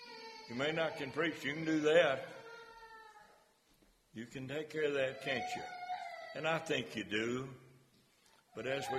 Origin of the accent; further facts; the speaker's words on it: Henderson, Tennessee, United States; I know one of them, we came from Henderson, Tennessee. Rose and I used to pick cotton for our spending money.